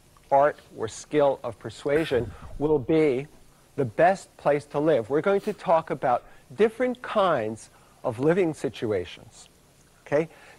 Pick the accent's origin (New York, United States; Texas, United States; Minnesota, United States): New York, United States; New York City; I grew up in New York City, and of course everyone was together.